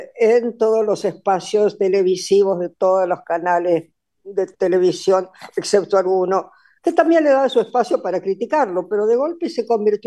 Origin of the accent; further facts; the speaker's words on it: Argentina; somos el país de Borges